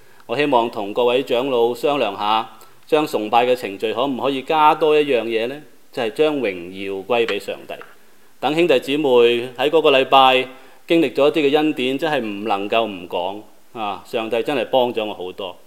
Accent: China; 等於現在我們中國人和日本人有些不是很啱

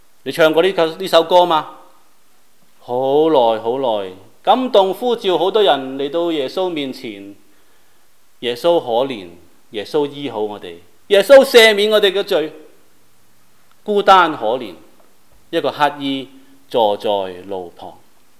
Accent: China; 不是我们中国人讲那种有求必应的

